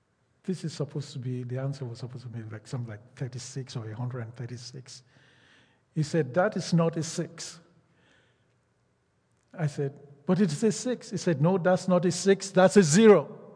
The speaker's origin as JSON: {"language": "English", "region": "Lagos", "country": "Nigeria", "tie": "born there", "also_born_or_lived": "Midwest Region", "first_language": "Yoruba", "second_language": "English", "said": "I was born in a city called Lagos, and my first language was the Yoruba language. I spoke primarily Yoruba. That's the language that Rabbi Boku and the rest of them speak. Very little English. And we moved to what was then called Midwest."}